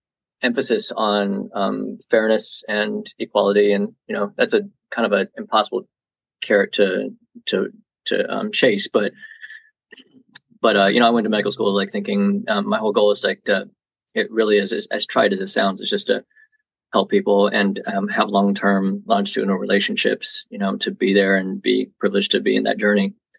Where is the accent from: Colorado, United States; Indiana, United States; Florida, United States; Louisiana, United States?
Indiana, United States; Indianapolis; You know, so you're in Illinois, I'm originally from Indianapolis.